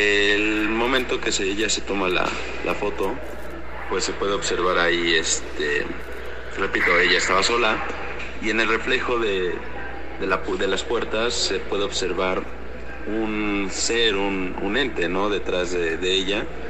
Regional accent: Mexico City, Mexico; somos de la Ciudad de México

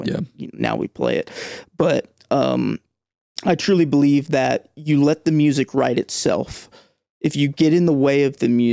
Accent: Evansville, Indiana, United States; Evansville, Indiana.

